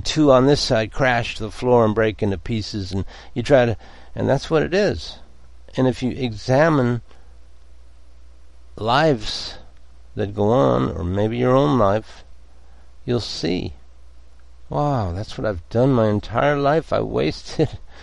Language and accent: English; Los Angeles, California, United States; I've been a baseball fan somewhat since I grew up in Los Angeles, and I like the Dodgers.